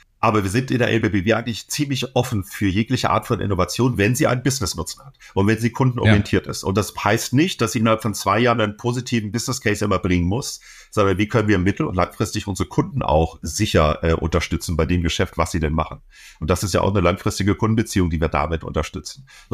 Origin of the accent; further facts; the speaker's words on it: Baden-Württemberg, Germany; Und als Schwabe guckt man natürlich auch auf die Kosten.